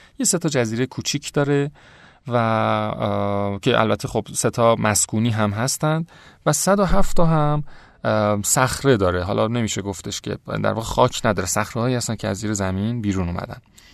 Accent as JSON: {"language": "Persian", "country": "Iran", "said": "شاید به خاطر اینکه مثلا ما ایرانی هستیم"}